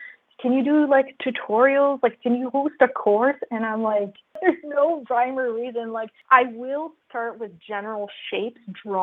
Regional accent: New Brunswick, Canada; also born or lived in Alberta; At the time, I was living in Alberta, Canada, which is on the western side of Canada. I grew up here in New Brunswick.

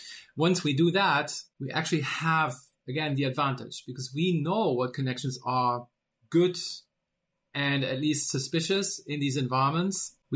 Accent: Germany; especially looking at my home country, Germany here

